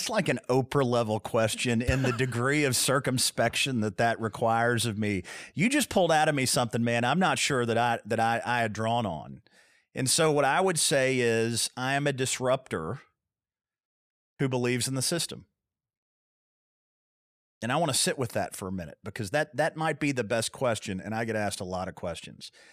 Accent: Kentucky, United States; And so I came from Meade County, Kentucky, the son of a 16-year-old mother and a tobacco farmer father.

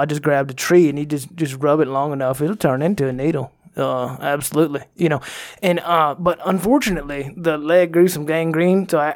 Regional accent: Texas, United States; born there; You know, I was born in Texas. I don't know if you've ever been to Texas.

